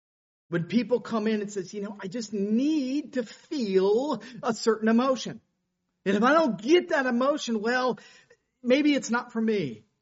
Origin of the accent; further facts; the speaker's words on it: Tennessee, United States; I grew up in Tennessee. And around us there were back hills churches.